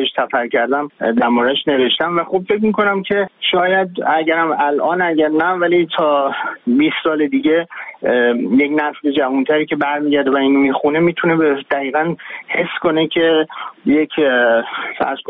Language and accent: Persian; Tehran, Tehran Province, Iran; نسل خودم، نسلی است که در دوران پهلوی دوم بزرگ شده، فرض کنین در یک شهر تهرانی که تمیز بوده، کم جمعیت بوده، آلودگی هوا نبوده، آسمان آبی بوده،